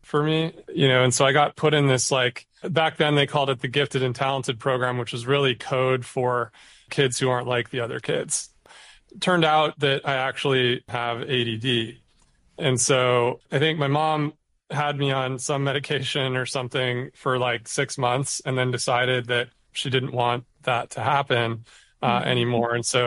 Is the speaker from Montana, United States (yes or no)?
yes; Montana, United States; And so I think being from Montana is such a special thing. It's an ethos. It's a vibe. It's in my DNA. You know, I grew up west side of town.